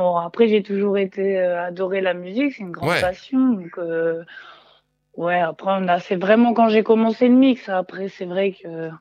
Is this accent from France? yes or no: yes; northern France, France; Du nord de la France